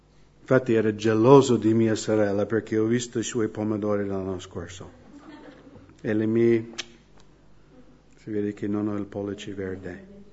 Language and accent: Italian; United States; Italian is a second language; Sono un cittadino della città celeste, però sono anche nato in America.